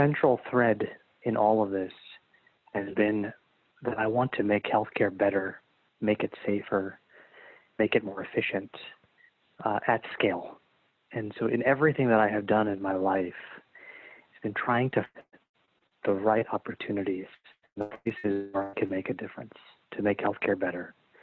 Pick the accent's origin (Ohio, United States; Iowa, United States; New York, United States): New York, United States; also born or lived in Washington, D.C. / Boston; now in Durham, United States; I came here from D.C., and before that, born and raised in New York, and then did my training in Boston. I always tell people, this is the furthest south that anyone in my family has ever lived.